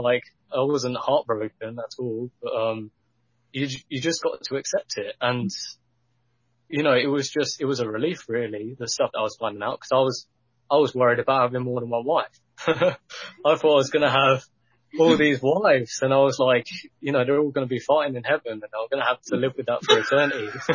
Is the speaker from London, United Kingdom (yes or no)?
no; East Midlands, United Kingdom; I'm from Northamptonshire.